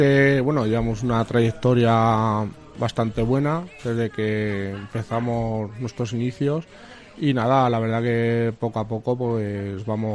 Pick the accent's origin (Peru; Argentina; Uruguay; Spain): Spain; Minaya, Castilla-La Mancha; Nosotros somos de Minaya, la fábrica la tenemos en Minaya.